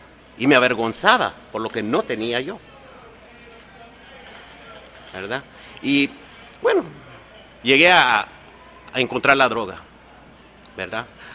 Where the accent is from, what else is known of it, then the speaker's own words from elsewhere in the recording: United States; born there; Yo nací aquí en los Estados Unidos, ¿verdad? Pero mi mamá es de Honduras, mi papá puertorriqueño, yo americano, pero siempre latino.